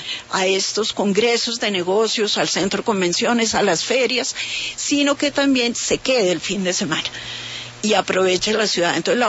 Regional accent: Bogotá, Colombia; yo me considero bogotana porque nunca he dejado de vivir en esta ciudad, nací aquí y yo creo que me voy a morir acá.

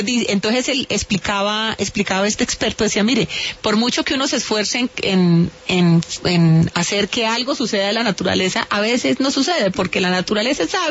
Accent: Valle del Cauca, Colombia; yo pues soy del Valle del Cauca y crecí conociendo el chamán de Guacarí

